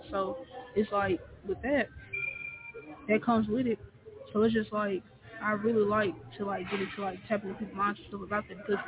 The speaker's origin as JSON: {"language": "English", "town": "Mobile", "region": "Alabama", "country": "United States", "said": "I'm currently from Mobile, but I live in Goodall right now."}